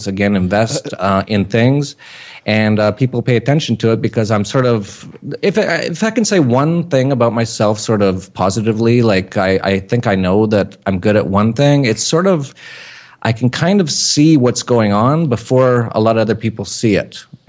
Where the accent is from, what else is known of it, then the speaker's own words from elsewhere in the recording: Canada; I grew up in Canada.